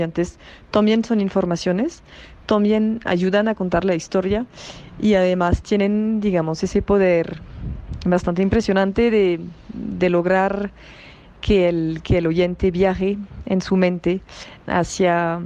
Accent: France; Spanish is a second language; moved away as an adult; now in Colombia; Yo soy periodista francesa, pero llevo ya más de 10 años radicada en Colombia, donde yo vivo y trabajo.

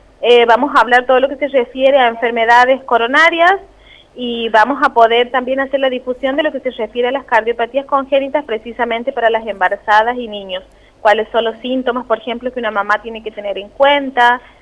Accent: Santiago del Estero, Argentina; somos de Santiago del Estero

